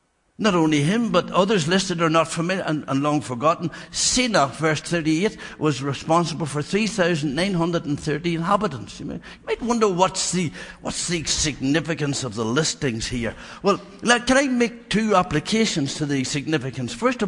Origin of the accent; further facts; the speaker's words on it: Mullen, Ireland; I come from Mullen, from the Republic of Ireland.